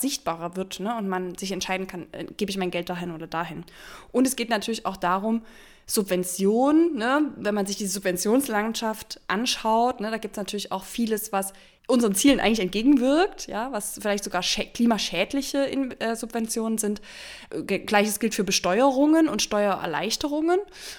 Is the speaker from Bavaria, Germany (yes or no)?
no; Cologne, North Rhine-Westphalia, Germany; Wäre jetzt sowas, was uns als Kölner oder ehemalige Kölner so ein bisschen immer einfällt.